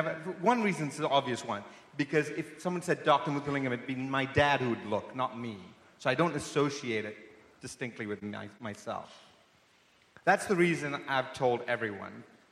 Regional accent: Sri Lanka; now in United States; I'm from Sri Lanka, and some of us are just given one name.

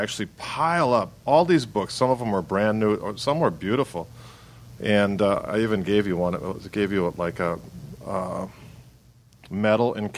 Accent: Milwaukee, Wisconsin, United States; Like growing up in Milwaukee, the record stores, they were the social gathering points.

